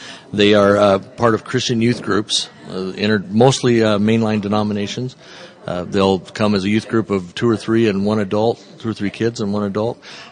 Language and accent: English; Colorado, United States; I'm from Colorado.